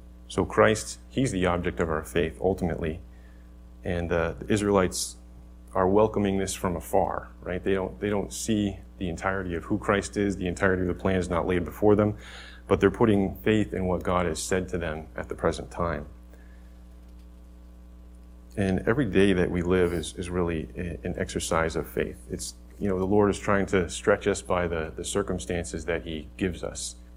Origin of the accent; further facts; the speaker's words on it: Massachusetts, United States; So first off, I grew up in Massachusetts. I'm a native New Englander.